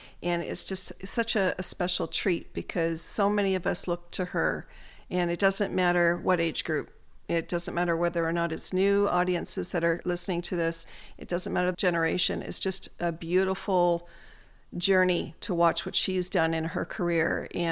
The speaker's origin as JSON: {"language": "English", "town": "Norwich", "region": "East of England", "country": "United Kingdom", "said": "I'm from Norwich."}